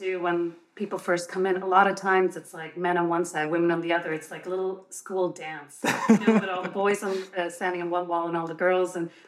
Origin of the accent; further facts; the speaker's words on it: Vancouver, British Columbia, Canada; I'm originally from Vancouver, and I used to go to a gym there.